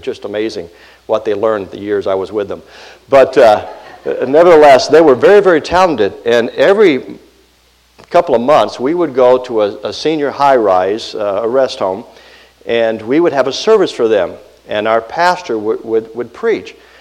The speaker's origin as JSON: {"language": "English", "region": "Georgia", "country": "United States", "said": "I'm actually from Georgia, but I was in Minnesota, went to seminary up there, and I was a youth pastor."}